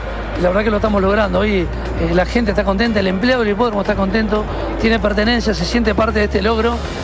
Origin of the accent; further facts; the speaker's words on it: La Plata, Buenos Aires Province, Argentina; Nosotros somos platenses y queremos eso del hipódromo.